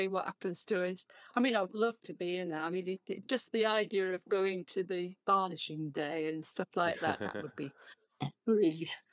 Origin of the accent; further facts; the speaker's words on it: Northampton, East Midlands, United Kingdom; I come from Northampton, so everybody there, near enough everybody, involved in working with leather.